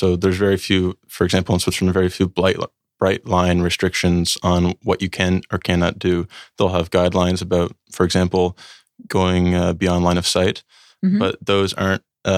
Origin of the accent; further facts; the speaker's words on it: Canada; as a Canadian, I was seeing drones in the industry take off in my home country